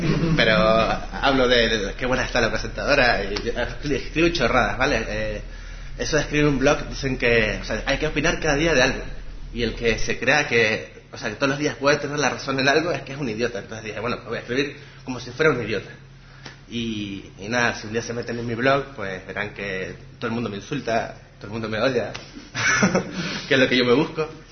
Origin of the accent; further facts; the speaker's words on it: Canary Islands, Spain; yo soy canario de las Islas Canarias, de Gran Canaria, era un poco separado